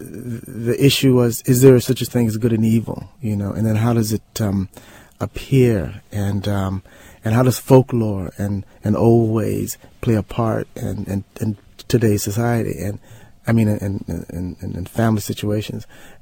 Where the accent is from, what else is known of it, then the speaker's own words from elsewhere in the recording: Los Angeles, California, United States; we're all from the South, from Mississippi, and the community I grew up in was Southern in culture in many ways.